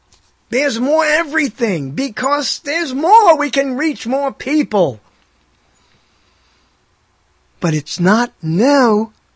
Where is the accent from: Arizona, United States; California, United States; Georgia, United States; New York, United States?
New York, United States; Brooklyn; And there were urban legends when I was growing up in Brooklyn.